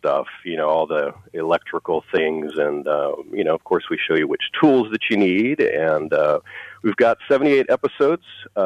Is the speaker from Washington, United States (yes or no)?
yes; Seattle, Washington, United States; now in San Diego, United States; No, I was raised up in Seattle. But I've been down here since 1990. So this is my home.